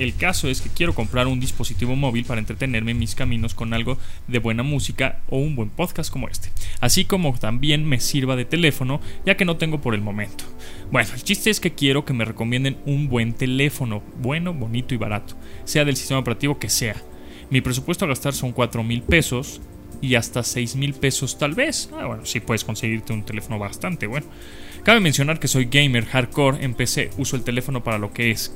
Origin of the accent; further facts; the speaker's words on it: San Miguel de Allende, Guanajuato, Mexico; soy de San Miguel de Allende y solo quería saludarlos